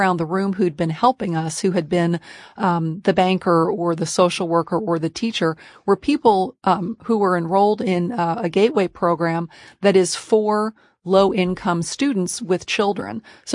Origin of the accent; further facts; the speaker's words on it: Kentucky, United States; I grew up in Northern Kentucky myself, and I think people don't understand that poverty's everywhere.